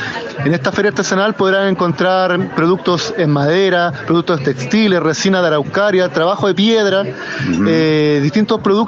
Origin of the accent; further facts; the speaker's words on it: Cañete, Biobío, Chile; Somos 17 expositores que venimos desde la ciudad de Cañete.